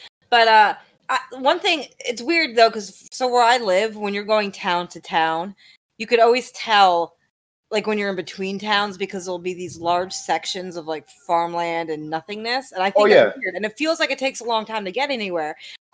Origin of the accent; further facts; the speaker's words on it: New Jersey, United States; I feel like we love Jersey because we're from New Jersey.